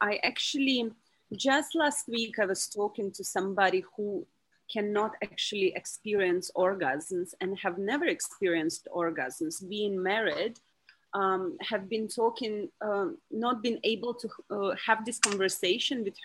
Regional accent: Latvia; born there; English is a second language; I come from Russian background. I was born in Latvia in Russian family.

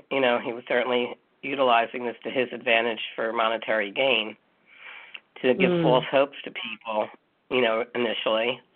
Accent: United States; growing up in the Jewish community, that is a minority here in America

